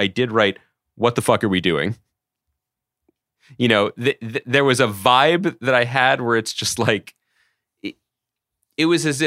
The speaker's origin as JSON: {"language": "English", "country": "United States", "said": "Guys, I'm just an American guy. I like video games and Doritos"}